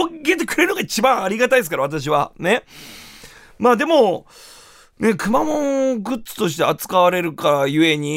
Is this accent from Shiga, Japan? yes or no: no; Kumamoto, Japan; 私やっぱ熊本県出身ですから、熊本の方がやっぱ好きでは好きですよ。